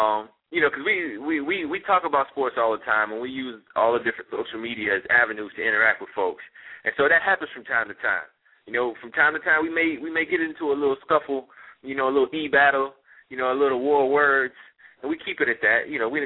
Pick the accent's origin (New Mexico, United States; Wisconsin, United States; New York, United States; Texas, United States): Wisconsin, United States; Madison; he is from Madison, Wisconsin. So I had to get a little shout out to my hometown